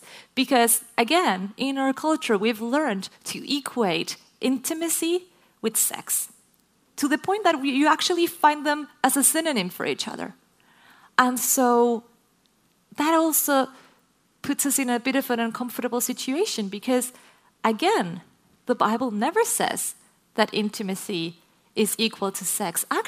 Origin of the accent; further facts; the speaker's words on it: Chile; English is a second language; because I was from Chile. I still am.